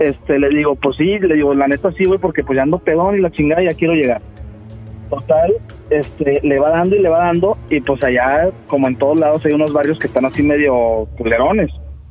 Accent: Torreón, Coahuila, Mexico; now in Guadalajara, Mexico; he hablado contigo, Diablito, de Torreón.

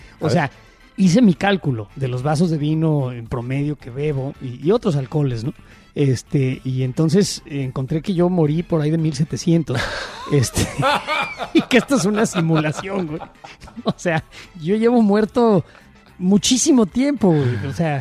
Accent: Mexico; Siendo mexicano

